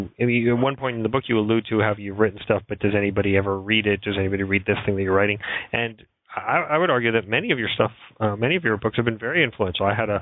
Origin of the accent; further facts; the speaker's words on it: New York City, New York, United States; when I was growing up in New York, you could not walk in Central Park in the day or the night